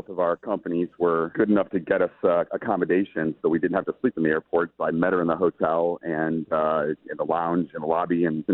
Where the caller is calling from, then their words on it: St. Louis, Missouri, United States; I'm calling you from St. Louis, like I said